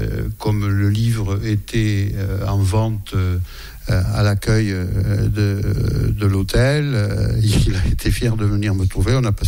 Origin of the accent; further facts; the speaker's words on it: Occitanie, France; moved away as an adult; Voilà, j'ai quitté l'Ariège, j'avais 24 ans. J'y ai laissé papa et maman, ils y sont toujours